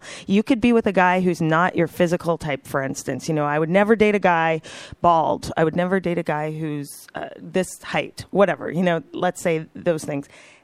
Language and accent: English; Toronto, Ontario, Canada; He was kind of the boy next door where I grew up in Toronto.